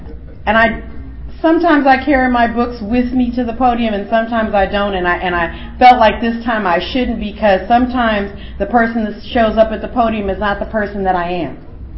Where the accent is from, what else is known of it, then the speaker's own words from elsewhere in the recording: California, United States; So I'm an addict from Northern California